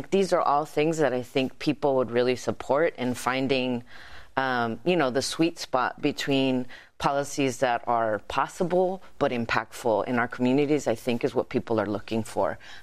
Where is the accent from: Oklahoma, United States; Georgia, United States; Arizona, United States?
Arizona, United States; very much in my home state of Arizona